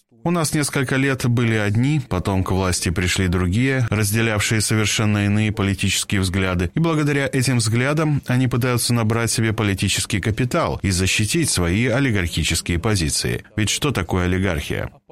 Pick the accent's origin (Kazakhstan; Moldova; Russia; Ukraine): Moldova; Важно то, что я из Молдовы.